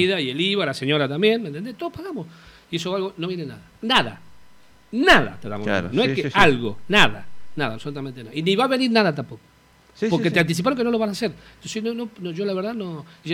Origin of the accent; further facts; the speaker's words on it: Argentina; Sí, pero somos argentinos, todo tiene un límite.